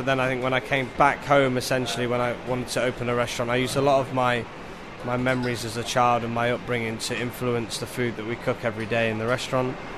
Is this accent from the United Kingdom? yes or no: yes; Nottingham, East Midlands, United Kingdom; I grew up in Nottingham, which is a very working class area and town.